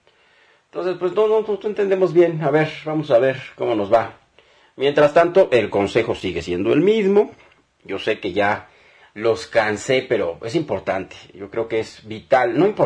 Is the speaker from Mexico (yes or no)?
yes; Mexico; Yo creo que todos somos mexicanos iguales